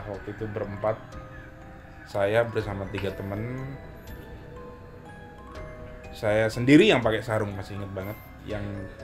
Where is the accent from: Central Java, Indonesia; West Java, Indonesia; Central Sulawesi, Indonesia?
Central Java, Indonesia; Bulu Manis Lor; Ya jadi kalau di kampungku, desanya namanya Bulu Manis Lor.